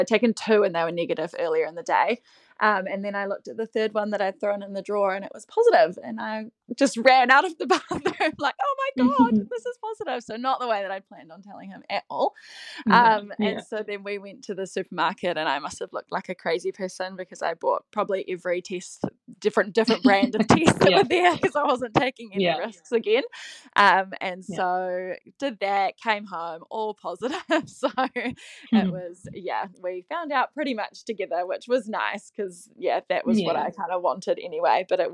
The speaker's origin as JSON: {"language": "English", "region": "Wellington", "country": "New Zealand", "lives_now": "Auckland, New Zealand", "said": "we're originally from Wellington, so we moved to Auckland about 7-8 years ago"}